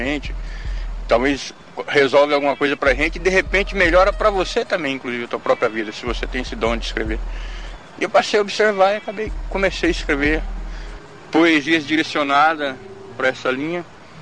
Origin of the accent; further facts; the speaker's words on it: Assis, São Paulo, Brazil; moved away as an adult; now in São Paulo, Brazil; E eu sou aqui de Assis, interior de São Paulo aqui. É, vim para São Paulo em 1986, tem um tempinho já, né? Foi na primeira metade da vida, né? Com os 18, que eu vim para cá.